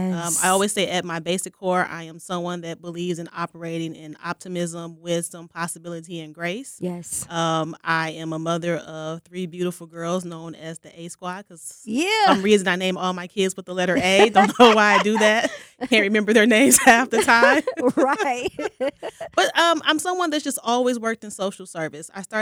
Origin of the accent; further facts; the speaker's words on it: Milwaukee, Wisconsin, United States; also born or lived in Chicago; So I was originally born in Chicago. I moved here when I was probably about four, but I'm pretty much from Milwaukee.